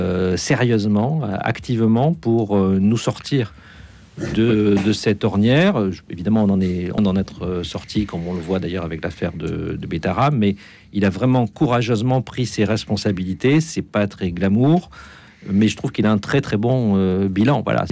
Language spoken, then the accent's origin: French; France; moi je suis un homme, je suis catholique, je suis français, ma mère est juive.